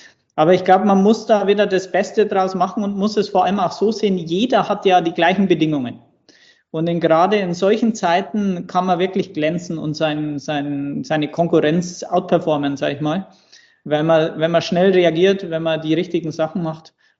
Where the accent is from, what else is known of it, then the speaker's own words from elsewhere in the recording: Bavaria, Germany; du kannst mich als Bayern nicht in die schwäbische Ecke stecken. Ich bin Oberpfälzer